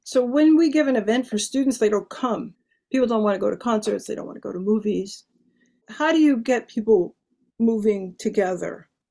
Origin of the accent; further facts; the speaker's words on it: United States; as an American, I couldn't go, as a Black woman, I couldn't go.